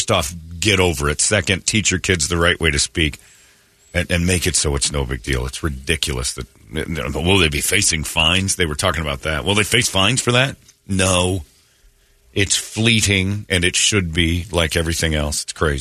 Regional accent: Arizona, United States; and I grew up in Mormon, Arizona here

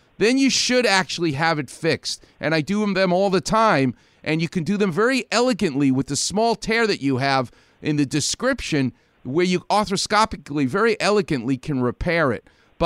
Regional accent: Far Rockaway, New York, United States; I'm from Far Rockaway. We either love people or you hate.

